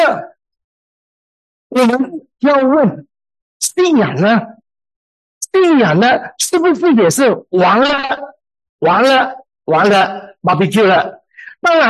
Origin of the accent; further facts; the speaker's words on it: Malaysia; now in Singapore; 我是马来西亚人，但是我定居在新加坡，现在是新加坡的公民。